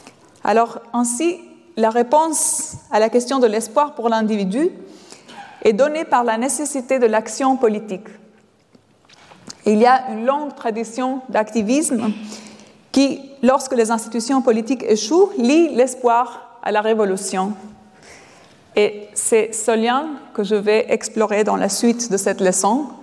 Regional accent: Albania; j'avais environ 11 ans. C'était dans mon pays natal, l'Albanie

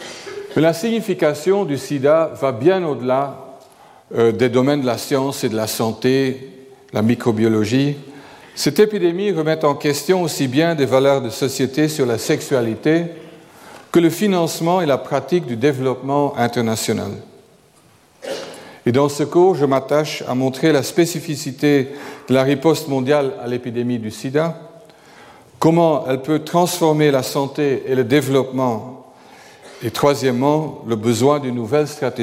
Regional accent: Flanders, Belgium; French is a second language; Et en tant que flamand têtu, j'ai bien sûr commencé à étudier la microbiologie.

